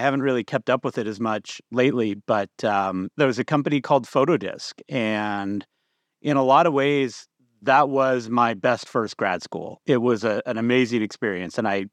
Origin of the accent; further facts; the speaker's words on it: Bakersfield, California, United States; I grew up in the idyllic village of Bakersfield, California, because my dad's family got into farming in post-World War II era.